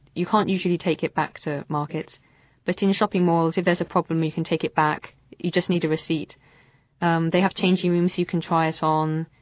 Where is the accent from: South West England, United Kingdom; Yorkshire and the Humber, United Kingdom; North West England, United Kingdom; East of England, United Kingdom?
South West England, United Kingdom; My hometown is in the southwest of England. The southwest of England is all countryside, so I live in the countryside on a farm. It's not actually a village, it's just a farm by itself in a valley.